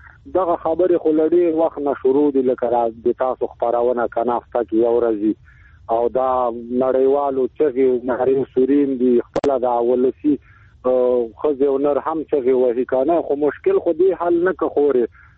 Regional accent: Afghanistan; زه افغان مهاجر یم که دلی زدران یم

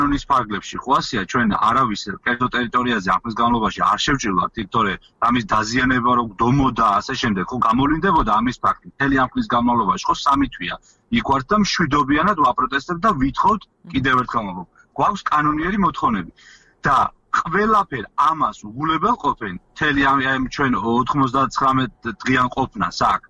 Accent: Tvishi, Racha-Lechkhumi and Kvemo Svaneti, Georgia; პირადად მე სოფელ ტვიში წარმოვადგენ. მოგეხსენებათ სოფელი ტვიში ლეჩხუმში მდებარეობს.

